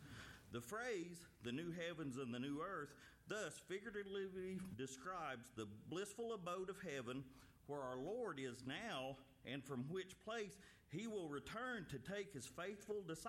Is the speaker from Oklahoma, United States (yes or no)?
yes; Stilwell, Oklahoma, United States; I'm from Stillwell, Oklahoma. Right. And I've got, real close to Tahlequah